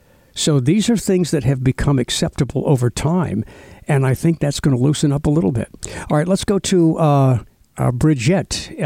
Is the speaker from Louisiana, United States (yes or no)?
yes; Metairie, Louisiana, United States; No, I remember when you were new because I grew up in Metairie